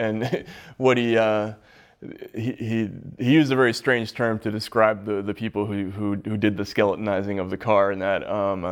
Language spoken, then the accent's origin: English; Boston, Massachusetts, United States; he remembered talking to people in Southie in Boston, you know, my hometown